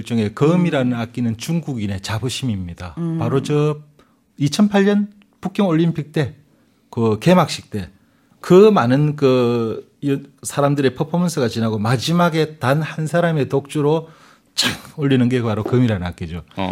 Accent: Busan, South Korea; accent: Busan dialect; 두 분의 목소리가 너무 좋아서 그 속에 묻힌 제 사투리가 굉장히 듣기 별로였대요.

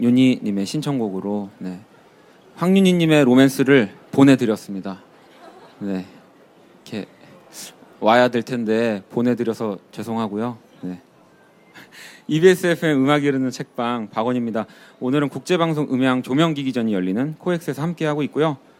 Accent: Daegu, South Korea; accent: Daegu; now in Seoul, South Korea; 서울 본사로 발령이 나서 상경했습니다. 그때까지 전 제가 그렇게 사투리가 심한 줄은 몰랐어요.

